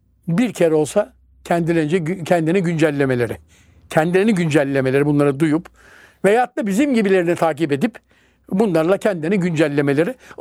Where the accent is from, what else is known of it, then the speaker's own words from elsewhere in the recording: Trabzon, Turkey; Ben Trabzonluyum, Trabzonsporluyum